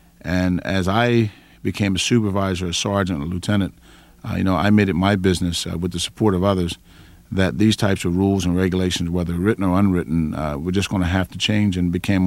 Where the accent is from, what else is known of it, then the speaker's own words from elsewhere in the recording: Philadelphia, Pennsylvania, United States; I grew up in West Philadelphia, out near 56 and Girard Avenue, 56 and Hafford Avenue.